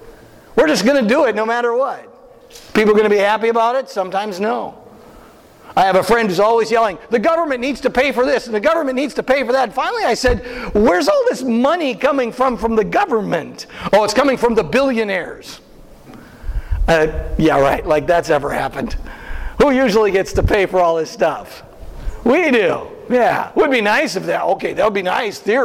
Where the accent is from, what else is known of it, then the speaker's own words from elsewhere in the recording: Midwest, United States; I'm from the Midwest, okay? Sometimes those little Midwesternisms, they sneak in.